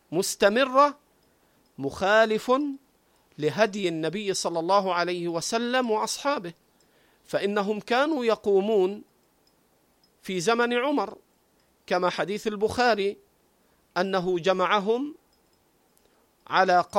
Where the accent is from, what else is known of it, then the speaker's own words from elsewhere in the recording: Egypt; عندنا في مصر نشهد ولا يعز من عاديت